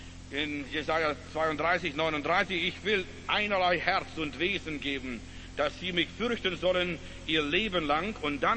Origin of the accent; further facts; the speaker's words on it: Germany; wir als Deutsche, vielleicht war dein Vater Nazi, vielleicht war er ein Kommunist oder vielleicht war er was anderes